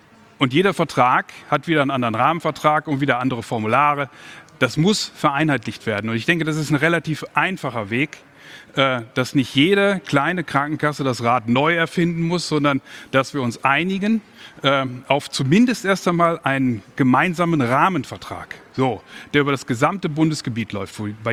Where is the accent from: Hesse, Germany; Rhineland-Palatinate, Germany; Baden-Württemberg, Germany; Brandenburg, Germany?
Hesse, Germany; Kassel